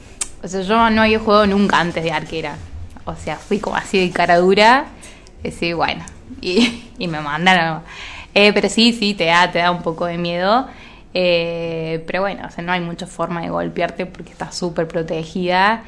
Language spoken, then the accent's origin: Spanish; Tanti, Córdoba, Argentina; now in Cosquín, Argentina; Sí, yo soy de Tanti. Y bueno, hace un año que... Ahora en septiembre va a ser un año que estoy acá en Cosquín.